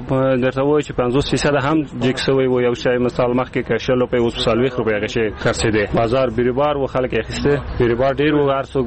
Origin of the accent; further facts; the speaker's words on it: Gardez, Paktia, Afghanistan; د ګردیز یم.